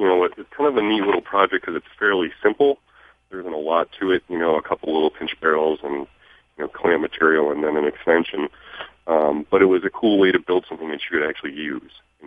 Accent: New York, United States; Well, I grew up in upstate New York. And we started out kind of in the suburbs.

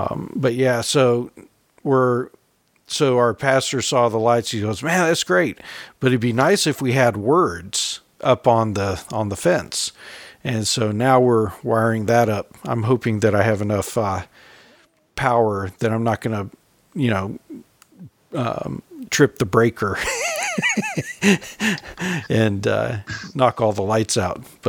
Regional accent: California, United States; being that I'm from California, most of the years prior to having children, we would fly to California for Christmas.

